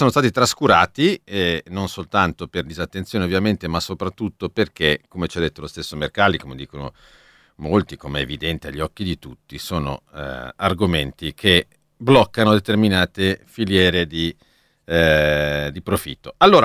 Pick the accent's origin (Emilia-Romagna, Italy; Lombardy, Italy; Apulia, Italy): Lombardy, Italy; Milan; Io sono di Milano, per esempio